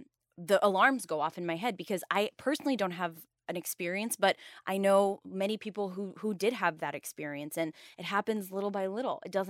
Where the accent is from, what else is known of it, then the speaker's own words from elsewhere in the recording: United States; But like, I am American too, just like you. I can tell an American story